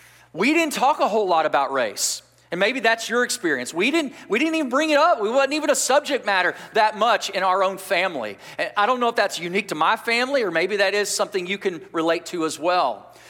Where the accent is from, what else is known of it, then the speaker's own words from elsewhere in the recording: Irving, Texas, United States; I grew up in Texas, and I grew up in the Dallas Metroplex area. Really, Irving is a suburb of Dallas, right next door.